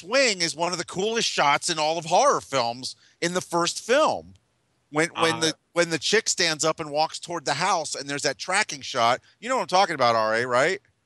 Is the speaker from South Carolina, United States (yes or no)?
no; Ohio, United States; Cleveland. Oh, nice. That's, I'm from Ohio, so that's why I was kind of curious about the Mansfield thing.